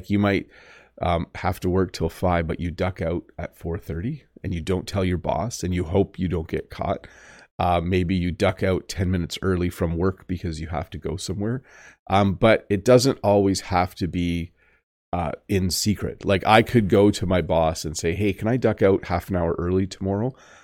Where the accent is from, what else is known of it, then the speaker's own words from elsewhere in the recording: Canada; As a Canadian, I'm pretty good at walking on snow and ice.